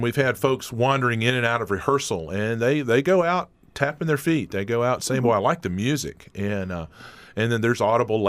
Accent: North Carolina, United States; also born or lived in Tennessee; I grew up in North Carolina and Tennessee. So close to the Appalachian Mountains.

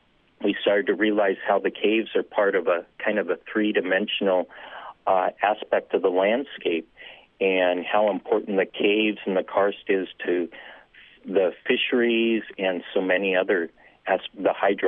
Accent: Seattle, Washington, United States; I was working for the Forest Service as an archaeologist, and I grew up in Seattle, kind of into mountaineering.

